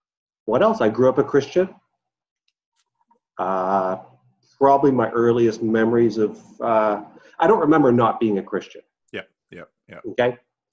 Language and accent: English; Ontario, Canada; So I'm a Canadian. I live in Toronto.